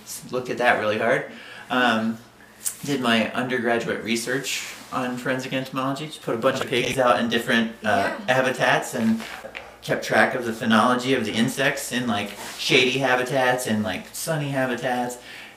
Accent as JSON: {"language": "English", "region": "Ohio", "country": "United States", "tie": "born or raised there", "said": "So, like, from as a kid growing up in Ohio, I know, I, like, would open and like, oh man, a tarantula."}